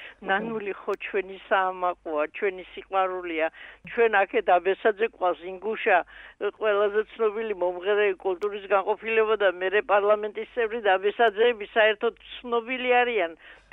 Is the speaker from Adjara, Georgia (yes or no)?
yes; Batumi, Adjara, Georgia; born there; მე ბათუმში დაბადებული ვარ